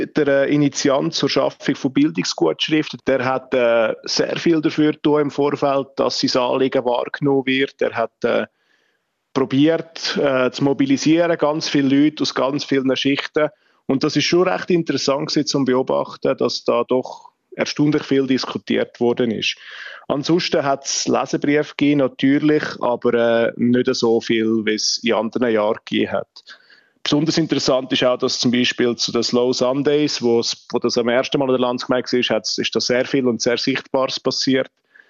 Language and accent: German; Glarus, Switzerland; Also als Glarner, das sage ich immer, ich freue mich auf eine Zeit, wo ich nicht mehr muss arbeiten an dem Landsgemeinsonntag